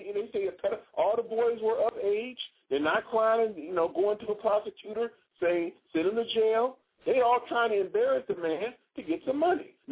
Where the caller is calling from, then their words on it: Maryland, United States; Yes, I'm calling from Maryland.